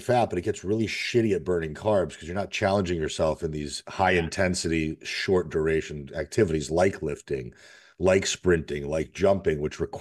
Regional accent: Connecticut, United States; No, I grew up in Connecticut, so I was in the cold too.

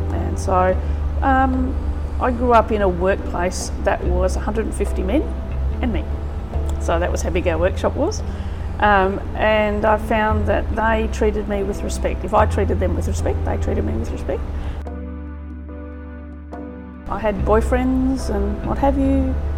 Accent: Melbourne, Victoria, Australia; I grew up in Melbourne, one of four children.

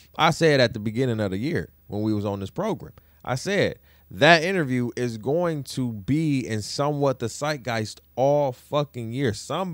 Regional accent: Cleveland, Ohio, United States; Because I'm from Cleveland.

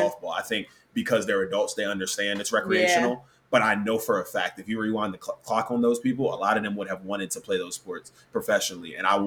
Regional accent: United States; I'm American. I'm obviously grown up here

